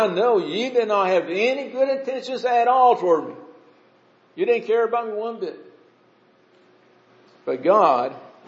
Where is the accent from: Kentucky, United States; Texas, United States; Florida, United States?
Kentucky, United States; Louisville; Growing up in the West End of Louisville, there were some families, and there were some siblings that didn't get along with each other, and you knew it.